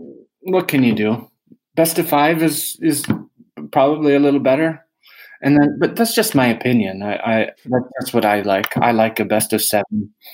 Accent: Canada; my hometown in Canada

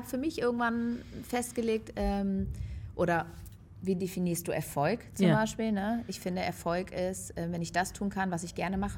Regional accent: Rhineland, Germany; ich komme ja aus dem Rheinland, wir feiern Karneval

